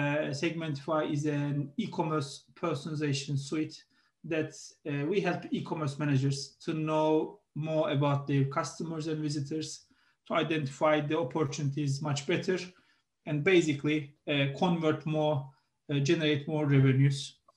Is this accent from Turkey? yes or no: yes; Turkey; now in London, United Kingdom; I'm based in London now, in Ireland, Germany, and Turkey. I'm from Turkey originally